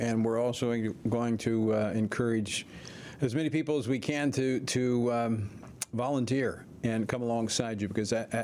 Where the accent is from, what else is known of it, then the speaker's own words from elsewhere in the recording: Louisiana, United States; I know in my home state of Louisiana, you're down in Houma.